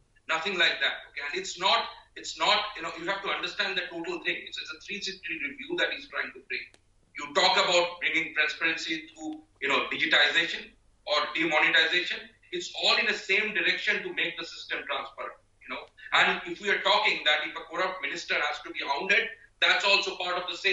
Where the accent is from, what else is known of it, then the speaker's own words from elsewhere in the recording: Kolkata, West Bengal, India; Sarada, Ma Sarada, I'm coming from Calcutta.